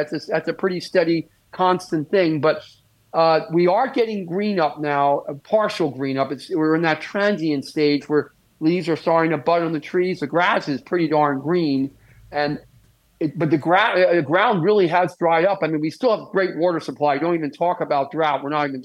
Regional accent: Philadelphia, Pennsylvania, United States; Down in my hometown, Philadelphia, hit at least 90 degrees

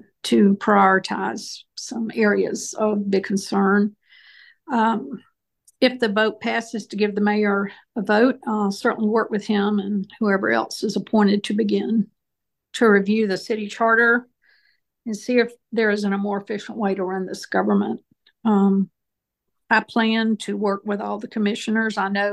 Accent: Augusta, Georgia, United States; I grew up in the Vineland Park myself, where I was when I was a child, and I just think every area in Augusta

